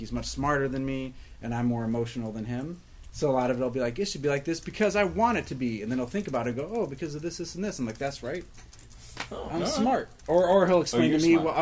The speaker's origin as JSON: {"language": "English", "region": "Appalachia", "country": "United States", "said": "I'm like from Appalachia."}